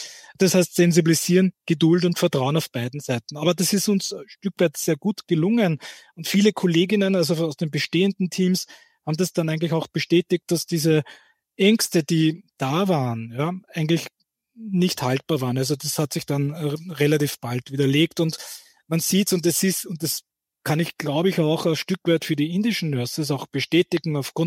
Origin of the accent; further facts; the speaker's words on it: Wiener Neustadt, Lower Austria, Austria; born there; Ich, wie gesagt, bin ein gebürtiger Wiener Neustädter